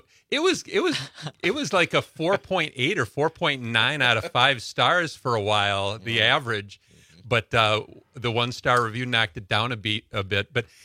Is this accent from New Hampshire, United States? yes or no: no; Wisconsin, United States; when I was growing up in Clark County, we lived on a gravel road. We had a dairy farm about 1.5 miles down a gravel road.